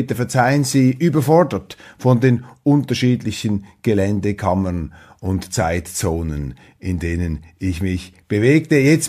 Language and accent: German; Switzerland; die ich als Schweizer mit der Neutralität verbinde